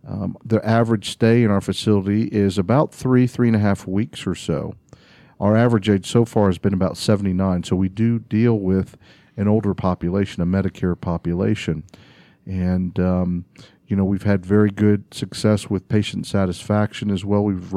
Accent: Lexington, Kentucky, United States; I am from Kentucky originally, was born in Lexington, Kentucky.

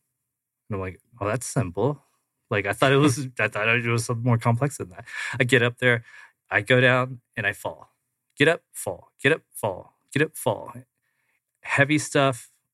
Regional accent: Phoenix, Arizona, United States; 5 o'clock in the morning is freezing. And we're from Phoenix.

